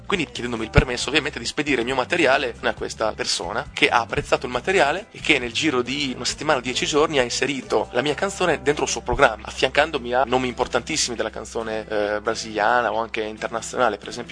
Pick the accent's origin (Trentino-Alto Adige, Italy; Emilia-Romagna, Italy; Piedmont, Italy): Emilia-Romagna, Italy; Cesenatico; sempre in Riviera Romagnola, noi siamo di Cesenatico